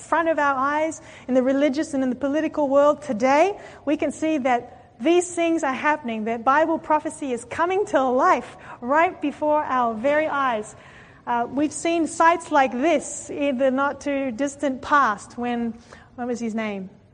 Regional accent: Australia; Now, I come from Australia

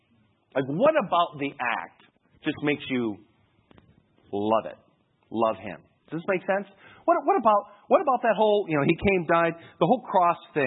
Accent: Michigan, United States; I'm from Michigan. Like, there's lakes everywhere, you know, so...

